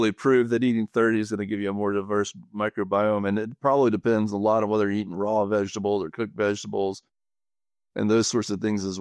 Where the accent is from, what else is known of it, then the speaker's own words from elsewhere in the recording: the South, United States; I'm in Colorado right now, but I'm from the South.